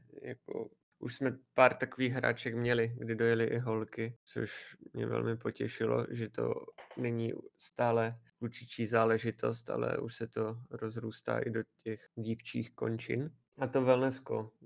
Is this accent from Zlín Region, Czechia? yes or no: yes; Luhačovice, Zlín Region, Czechia; celý život jsem vyrůstal v Luhačovicích, jsem Luhačovian, takže pro mě bylo jednodušší začít v Luhačovicích.